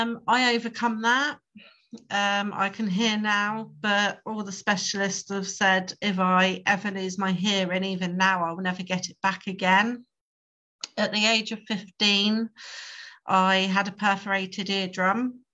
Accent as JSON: {"language": "English", "town": "Gosport", "region": "South East England", "country": "United Kingdom", "tie": "born or raised there", "said": "So I was born in Gosport. I'm Gosport born and bred, sometimes unfortunately, but yeah, Gosport can be a nice place."}